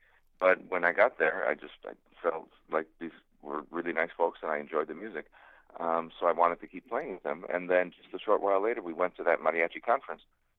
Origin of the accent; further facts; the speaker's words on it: Tucson, Arizona, United States; I grew up in Tucson, and Tucson is a very important mariachi city now.